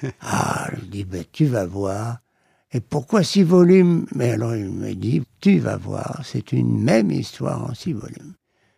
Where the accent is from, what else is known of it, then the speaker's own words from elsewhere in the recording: Lille, Hauts-de-France, France; Et j'étais au lycée de Lille, nous sommes Lillois … du Nord, depuis toujours